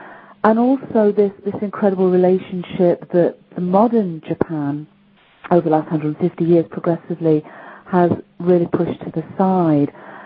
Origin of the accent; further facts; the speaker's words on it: United Kingdom; I'm British, so I have to have tea.